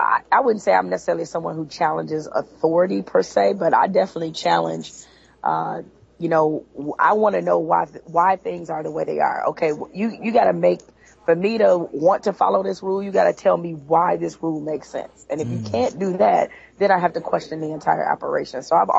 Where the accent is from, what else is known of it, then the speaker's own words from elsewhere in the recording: Detroit, Michigan, United States; I'm from Detroit, and I went to Montfort High School, born and raised there. Most of my family is still there.